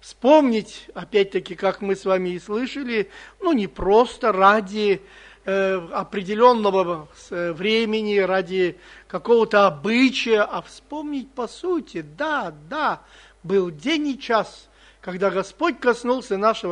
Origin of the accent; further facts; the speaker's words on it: Moscow, Russia; Я сегодня испытал всю свою уверенность, какой я москвич, понимаете?